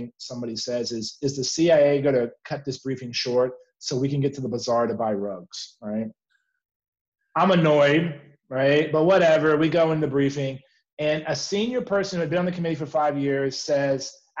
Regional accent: San Antonio, Texas, United States; moved back to my hometown of San Antonio, ran for Congress

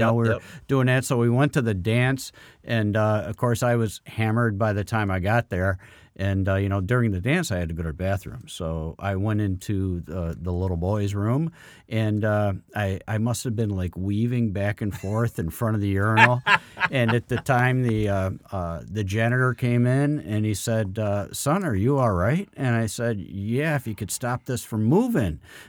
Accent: Syracuse, New York, United States; also born or lived in Florida / Georgia; So I was born in Florida, lived in Georgia, moved up here, lived in, I think like 14 of the houses, 13 of the houses were in the Syracuse area.

